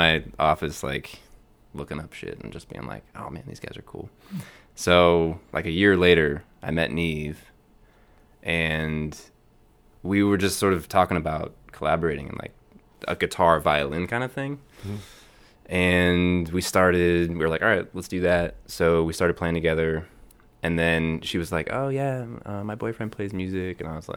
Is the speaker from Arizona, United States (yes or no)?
yes; Arizona, United States; also born or lived in Seattle; now in Austin, United States; So I grew up in Arizona, went to school there, went to college there, moved to Seattle for 4 or 5 years, and then kind of bounced around, ended up in Austin.